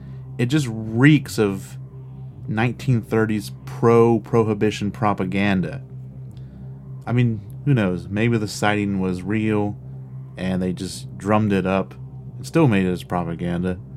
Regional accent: Casstown, Ohio, United States; Why? Casstown is my hometown.

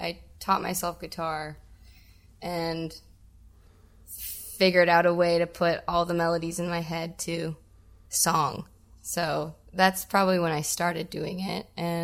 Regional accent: Welland, Ontario, Canada; No, we're close to Welland. I grew up in Welland.

